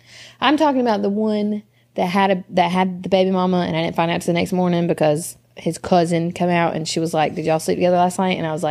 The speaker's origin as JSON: {"language": "English", "town": "Topsail", "region": "North Carolina", "country": "United States", "tie": "born or raised there", "said": "I would rather do it in Topsail, but that's because I grew up on Topsail."}